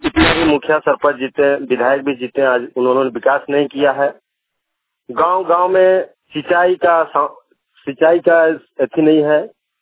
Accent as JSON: {"language": "Hindi", "town": "Narra", "region": "Jharkhand", "country": "India", "said": "घर नर्रा, थाना नावाडी, जिला बोकारो का निवासी हूँ।"}